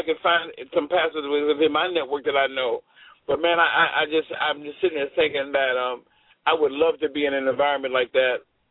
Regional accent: Washington, District of Columbia, United States; now in Boston, United States; I'm in Boston. I'm originally from Washington, D.C.

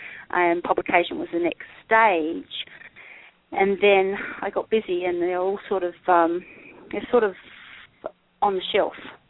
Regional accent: Australia; I mean, I can't help it. I'm Australian.

